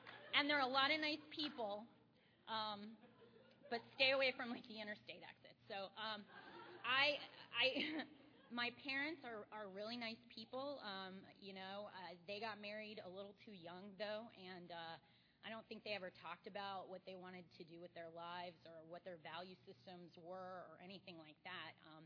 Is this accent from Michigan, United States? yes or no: no; Tampa, Florida, United States; I was born here in Tampa. I'm a native Floridian